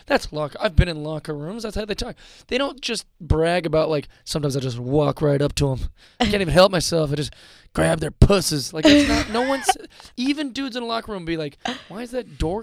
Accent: Seattle, Washington, United States; I'm a hippie from Seattle who's very mm-hmm. liberal.

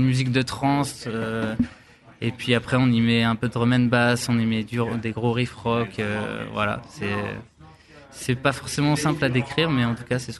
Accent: Lille, Hauts-de-France, France; je suis lillois

